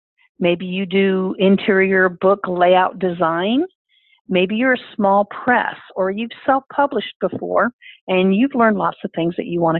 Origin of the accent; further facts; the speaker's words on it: Fort Worth, Texas, United States; I am from Fort Worth, Texas, and I spent the day traveling from DFW in my home state of Texas to JFK Airport in New York.